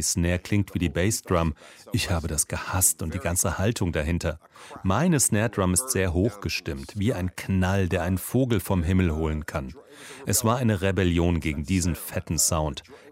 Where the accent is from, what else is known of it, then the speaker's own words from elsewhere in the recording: Beirut, Beirut Governorate, Lebanon; Ich bin im Nahen Osten aufgewachsen, wo mein Vater einen Auftrag hatte, in Beirut mit arabischer Musik und Baladi-Rhythmen.